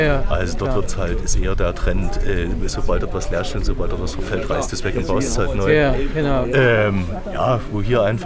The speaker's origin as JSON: {"language": "German", "town": "Chemnitz", "region": "Saxony", "country": "Germany", "lives_now": "Stein, Germany", "said": "Nee, wir kommen aus Stein bei Nürnberg, aber ursprünglich aus Ecke Chemnitz."}